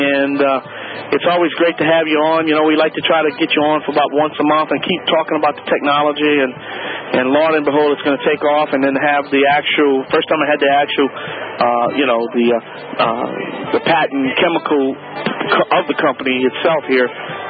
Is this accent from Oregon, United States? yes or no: no; Louisiana, United States; from the Bayou Land.